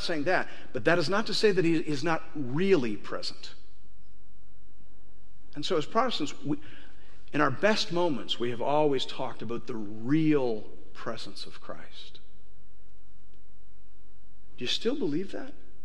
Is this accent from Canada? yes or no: yes; Canada; Can I just speak as a Canadian for just a second in our context?